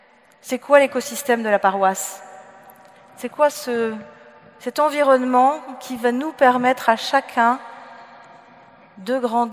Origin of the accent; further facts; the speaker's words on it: Brittany, France; J'allais en Bretagne parce que je n'ai pas toutes les qualités, je suis aussi bretonne. Je ne suis pas grenobloise, je suis bretonne.